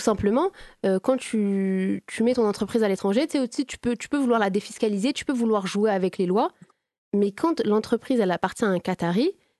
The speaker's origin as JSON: {"language": "French", "country": "France", "tie": "born or raised there", "also_born_or_lived": "Tunisia", "said": "moi pour le coup je suis née en Tunisie, je suis arrivée, j'avais un an, donc moi c'est, voilà, quand je dis je retourne, en fait ce qui est cool avec moi c'est que je dis je retourne en France et je retourne en Tunisie"}